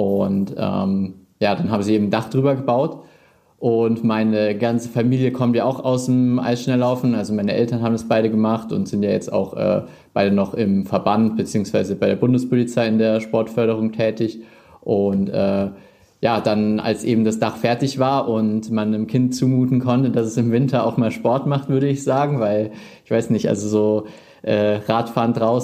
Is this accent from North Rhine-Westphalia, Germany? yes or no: no; Bad Endorf, Bavaria, Germany; also born or lived in Prien; also ich bin in Prien geboren, aber sozusagen Maloja ist ja ein Rimsding. Und der nächste Ort, also Bad Endorf, da bin ich aufgewachsen.